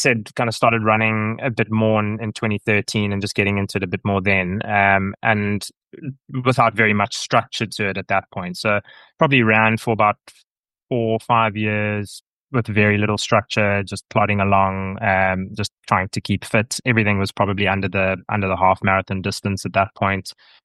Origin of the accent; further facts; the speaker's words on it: Durban, KwaZulu-Natal, South Africa; I grew up in KZN in Durban, so originally from there. And yeah, my parents, who are still in our family home in Kloof, so top of Fields Hill.